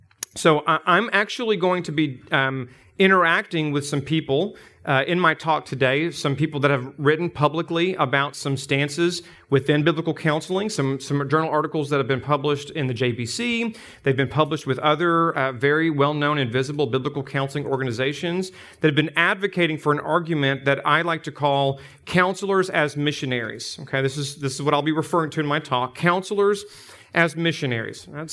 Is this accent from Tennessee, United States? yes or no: yes; Tennessee, United States; now in Kansas City, United States; my hometown's an hour from here, so we're West Tennesseans and live in Kansas City, Missouri now.